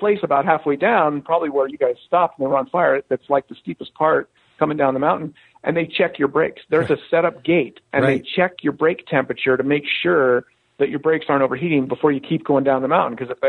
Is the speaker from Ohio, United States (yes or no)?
no; Golden, Colorado, United States; And it was fun because I grew up in Golden, Colorado.